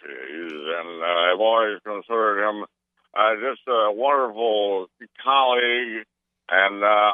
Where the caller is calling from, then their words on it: New York, United States; I'm calling you from New York